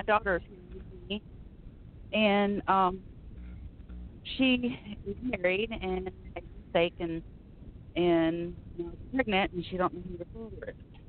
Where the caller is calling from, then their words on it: Florida, United States; I'm calling from Florida.